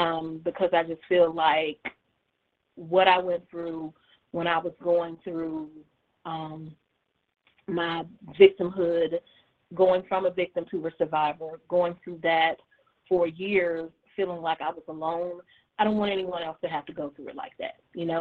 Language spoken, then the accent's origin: English; Rome, Georgia, United States; also born or lived in Hawaii / Atlanta; I was born in Hawaii, but I grew up in Georgia, partly in Rome, Georgia, partly in Atlanta, Georgia.